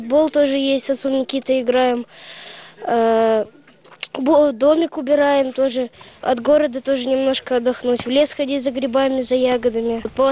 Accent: Saratov, Saratov Oblast, Russia; Я приехала из Саратова, узнала про этот лагерь через интернет и решила сюда приехать.

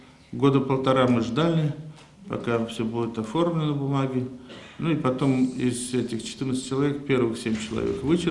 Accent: Cheboksary, Chuvashia, Russia; Я сам с Волги, с Чебоксара, из города такой.

